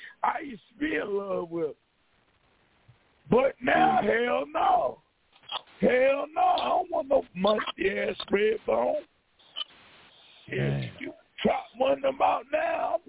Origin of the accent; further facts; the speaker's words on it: Virginia, United States; Hey, Alpha Male. Yeah. I'm from Virginia.